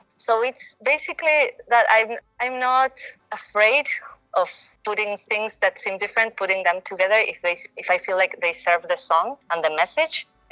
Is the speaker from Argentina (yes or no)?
yes; Buenos Aires, Argentina; I grew up in Buenos Aires, which is a massive city. So compared to that, I moved to a small city, like in my mind.